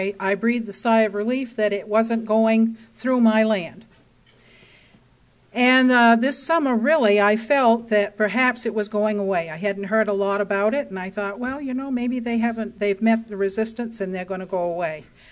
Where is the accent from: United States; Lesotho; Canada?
United States; Colebrook, New Hampshire; also born or lived in Stewartstown; And I lived all my life growing up in Colebrook, went to the Colebrook schools, and then went down to Plymouth State College.